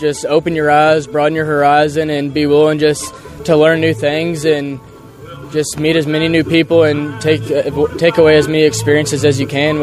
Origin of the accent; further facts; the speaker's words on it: Louisville, Kentucky, United States; I come from Louisville, so we don't really have a ton of farms right around us